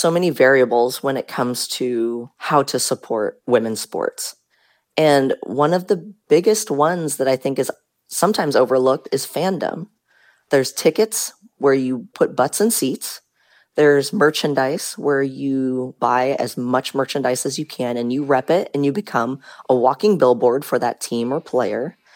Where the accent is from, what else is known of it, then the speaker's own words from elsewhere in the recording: Portland, Oregon, United States; I realized that I was born and raised in Portland.